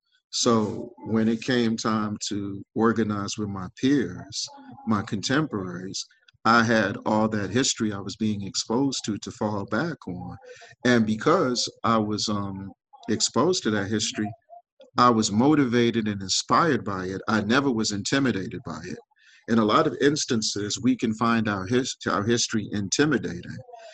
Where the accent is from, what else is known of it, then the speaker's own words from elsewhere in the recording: Washington, District of Columbia, United States; And so I grew up in Northwest DC. So I grew up at the height of the crack at PCP cocaine era.